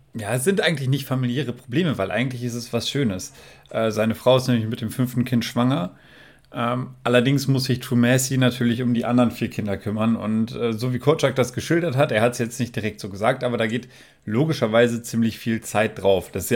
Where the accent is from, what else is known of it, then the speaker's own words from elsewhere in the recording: Hanover, Lower Saxony, Germany; Ich meine, wir als Hannoveraner können uns darüber freuen